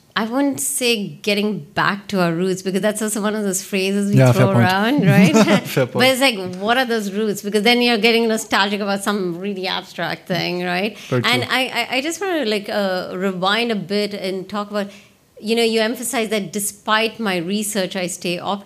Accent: India; so I come from India and I was born and brought up there.

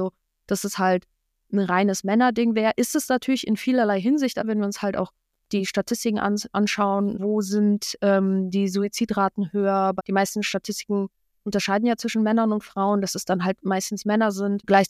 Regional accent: Wrocław, Lower Silesian Voivodeship, Poland; now in Mainz, Germany; Was sowieso damals in Mainz bis zu meiner Heimatstadt Wrocław hat es auch so locker mit Grenzkontrollen locker 16 Stunden gedauert

